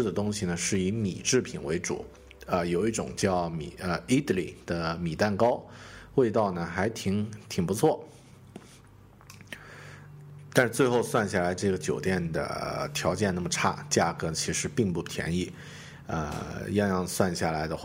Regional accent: Kunming, Yunnan, China; 最后呢乘飞机回到了我的家乡昆明

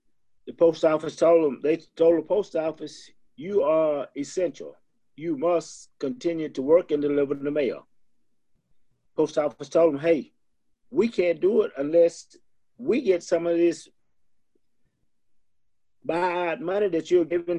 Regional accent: Paris, Texas, United States; I mean, I'm originally from Paris, Texas.

